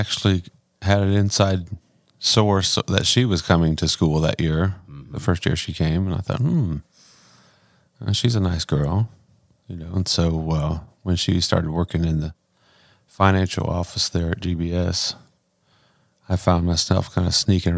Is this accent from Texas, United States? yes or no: no; Ohio, United States; Well, I grew up here in Ohio.